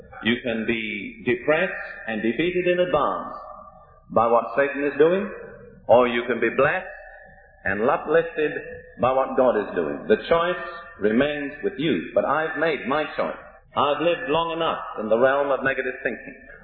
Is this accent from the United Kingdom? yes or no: yes; United Kingdom; now in United States; I'm British. I'm a guest, a resident in your land.